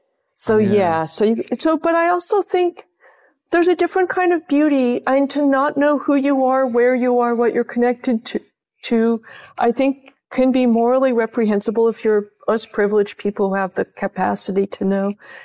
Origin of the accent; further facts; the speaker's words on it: California, United States; One of the joys, I'm a Californian, I'm a habitué of farmers markets.